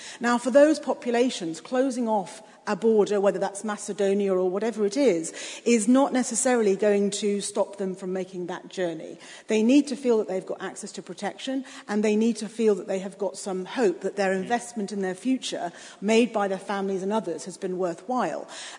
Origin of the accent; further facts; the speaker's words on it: United Kingdom; Admittedly, not for me as a Brit, because I still need a passport to travel around Europe because we're not part of Schengen.